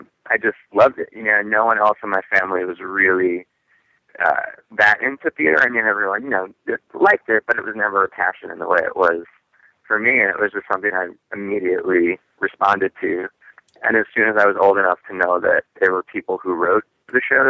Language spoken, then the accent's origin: English; Long Island, New York, United States; I'm from Long Island, mm-hmm. and I went to see Little Shop of Horrors mm-hmm. for my sixth birthday.